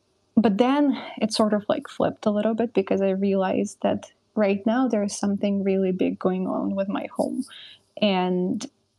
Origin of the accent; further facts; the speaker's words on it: Kyiv, Ukraine; oh, I'm from Kyiv and I'm from Ukraine